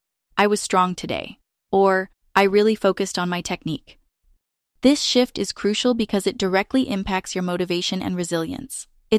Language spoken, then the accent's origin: English; California, United States; And of course, as I'm Californian, there are times I want to deepen this practice.